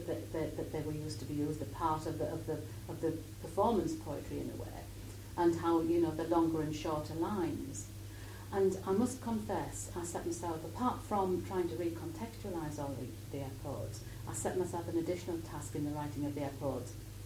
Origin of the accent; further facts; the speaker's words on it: Thornaby, North East England, United Kingdom; the place where I was brought up in Thornaby on Teesside, about my childhood and so on.